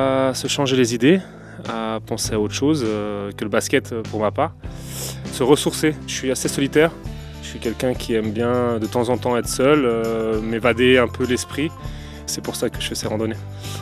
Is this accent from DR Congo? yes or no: no; Geneva, Switzerland; C'est vrai que ça change un peu d'où je viens, de Genève.